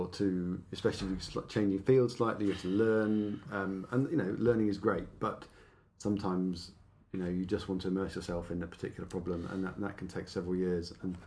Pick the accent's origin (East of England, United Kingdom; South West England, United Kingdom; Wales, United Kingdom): South West England, United Kingdom; So I grew up in the southwest of England.